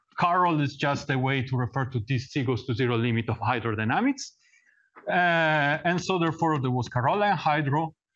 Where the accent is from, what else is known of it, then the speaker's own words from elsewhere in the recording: Lombardy, Italy; also born or lived in Paris; So I come from Italy, near Milan, and I studied my PhD in Paris.